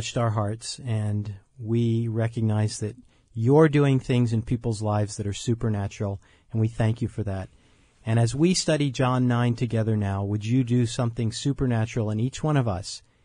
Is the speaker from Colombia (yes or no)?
yes; Colombia; now in Orange, United States; I am from Colombia, but I'm living in Orange, California.